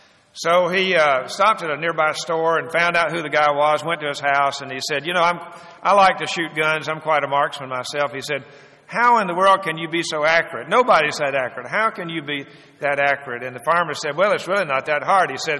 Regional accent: Georgia, United States; Many of you know that I grew up in South Georgia. Now, you don't see this much in Georgia anymore, but when I was growing up, there were lots and lots of cotton fields.

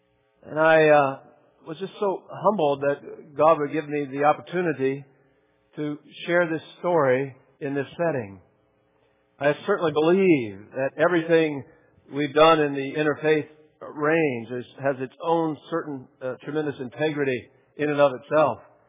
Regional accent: Ohio, United States; It was what we called up north in Ohio, what they called my hometown, was a podunk town.

